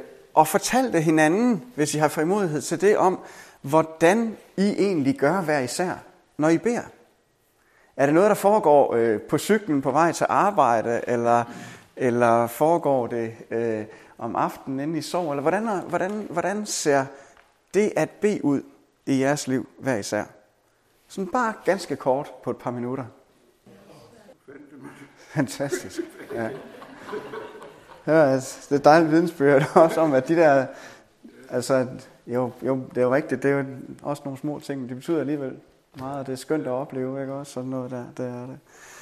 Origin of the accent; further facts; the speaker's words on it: Capital Region of Denmark, Denmark; Nu er jeg fra Vestegnen i København